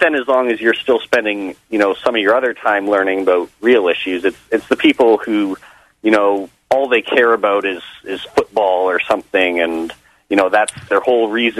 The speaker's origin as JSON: {"language": "English", "town": "Toronto", "region": "Ontario", "country": "Canada", "said": "I'm from Toronto."}